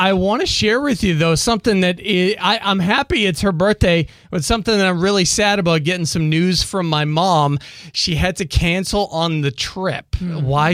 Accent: Boston, Massachusetts, United States; since I'm from the Boston area, my hometown team

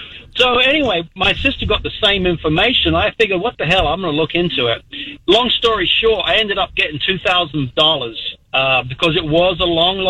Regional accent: London, United Kingdom

